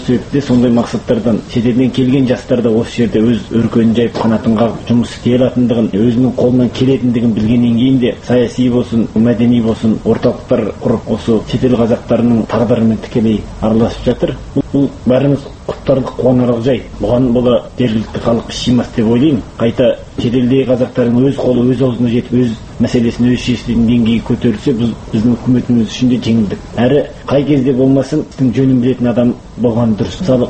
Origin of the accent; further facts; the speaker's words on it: China; менің туған ауылым қытайдағы ең осы соңғы қазақтың тұқымы қалған ауыл болды